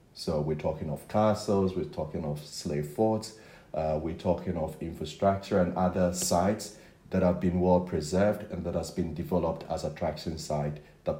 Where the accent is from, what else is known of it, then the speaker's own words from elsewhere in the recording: Ghana; I'm Ghanaian